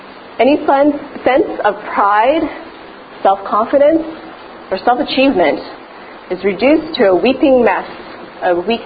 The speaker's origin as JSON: {"language": "English", "town": "Edmonton", "region": "Alberta", "country": "Canada", "tie": "born or raised there", "lives_now": "Vancouver, Canada", "said": "But growing up in Edmonton, and since moving to Vancouver"}